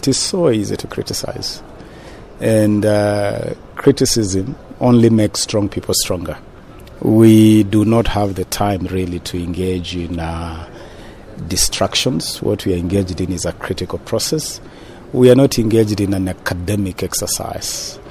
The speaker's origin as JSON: {"language": "English", "country": "Kenya", "said": "I am a Kenyan."}